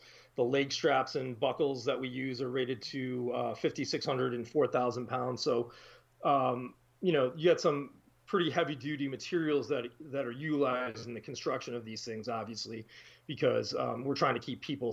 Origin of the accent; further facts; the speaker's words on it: East Coast, United States; now in Wisconsin, United States; I'm actually from the East Coast originally. I've been living in Wisconsin for a pretty long time.